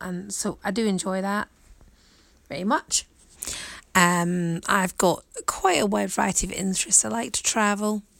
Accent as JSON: {"language": "English", "town": "Glasgow", "region": "Scotland", "country": "United Kingdom", "tie": "born or raised there", "said": "I come from the UK. I was born and bred in Glasgow in Scotland."}